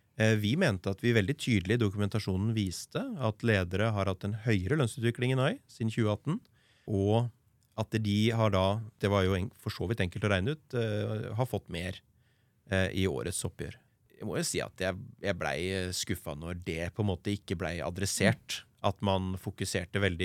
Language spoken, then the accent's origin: Norwegian; Vestfold og Telemark, Norway; Jeg er fra Telemark, så derfor kanskje sier jeg Telemark først.